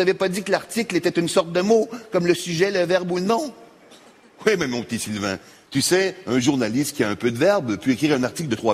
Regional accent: Canada; je suis Canadien. La langue française est notre point commun

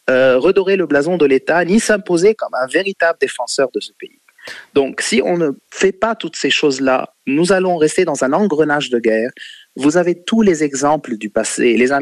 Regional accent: Lebanon; Même chez nous, au Liban, on le sent.

